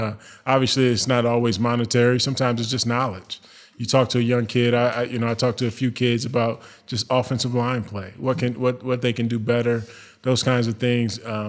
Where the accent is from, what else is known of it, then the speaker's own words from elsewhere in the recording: Sandusky, Ohio, United States; Sandusky, Ohio.